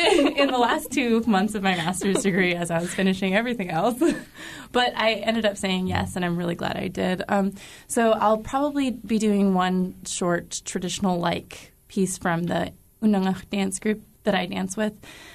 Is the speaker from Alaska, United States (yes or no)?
yes; Akutan, Alaska, United States; I'm from Akutan, Alaska. I was born and raised there